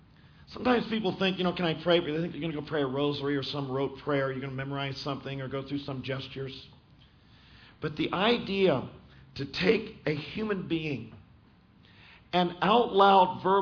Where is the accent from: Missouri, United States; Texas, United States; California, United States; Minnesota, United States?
California, United States; I was from California at the time.